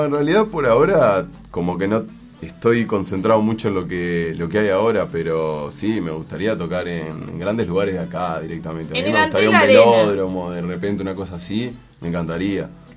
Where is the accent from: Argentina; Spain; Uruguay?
Uruguay; Canelones; Como canarios que somos, le empezábamos a dar hasta entenderlo.